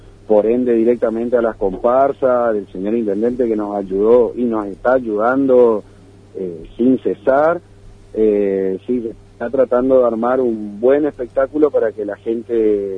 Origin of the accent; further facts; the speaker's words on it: Corrientes, Argentina; Sí, en realidad nosotros, particularmente en mi caso, nosotros somos de Corrientes, así que sí, ya nacimos perteneciendo a una comparsa y ya llevamos, se puede decir, en la sangre y en el ADN esto.